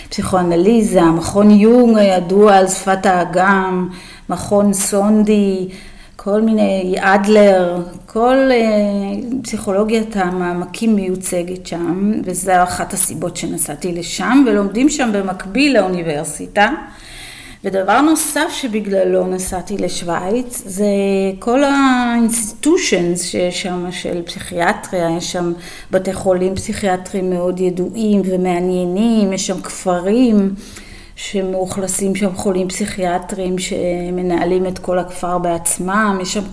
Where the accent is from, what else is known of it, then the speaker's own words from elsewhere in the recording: Ashkelon, Southern District, Israel; also born or lived in Switzerland; אני בת של מהגרים משוויץ, שעלו לישראל איתי כשהייתי קטנה, והמעבר הזה משוויץ לישראל, לאשקלון, זה מין מעבר כזה מורכב מאוד. גדלתי שם